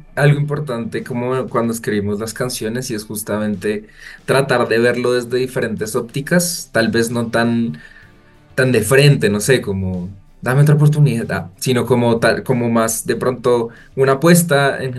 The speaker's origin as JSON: {"language": "Spanish", "country": "Colombia", "said": "a veces como colombianos interpretamos, que nosotros sí venimos de una cultura muy bailadora"}